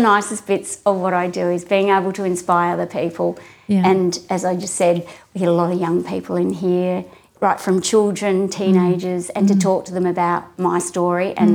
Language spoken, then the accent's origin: English; Adelaide, South Australia, Australia; because I grew up in Adelaide